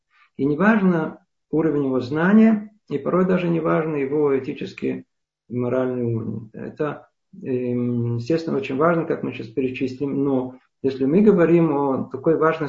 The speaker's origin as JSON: {"language": "Russian", "country": "Russia", "said": "мы, Балей Тшува, выходцы из России"}